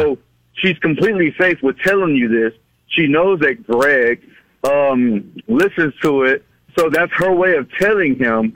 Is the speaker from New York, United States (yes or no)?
no; Houston, Texas, United States; So I'm from Houston and I have a few family members